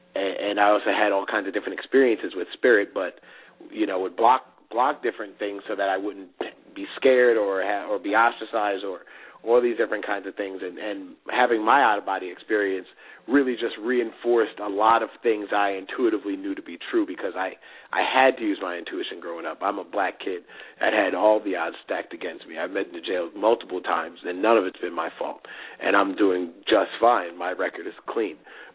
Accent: Brooklyn, New York, United States; I'm 28 years old. I'm from Brooklyn, New York. I went to Emory University. I grew up very, very poor in Section 8 housing, but my mother loved me really, really well.

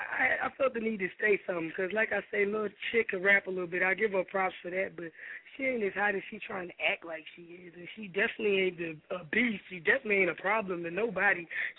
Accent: New York City, New York, United States; now in Albany, United States; And I'm from, look, I'm from Hollis and I'm from Southside Jamaica. We don't do nothing but make rappers.

